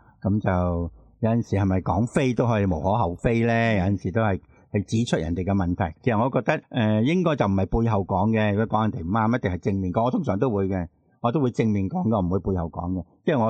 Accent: China; 我哋中国人咧讲是非，认为一个负面嘅。

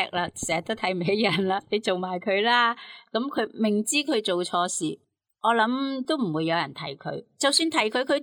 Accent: China; 而我们中国人有一句呢，就说养不教父之过

